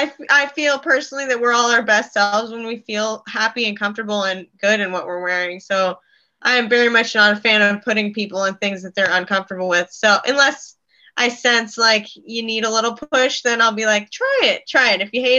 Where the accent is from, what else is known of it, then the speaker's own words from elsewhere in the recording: Newport Beach, California, United States; Newport Beach, California.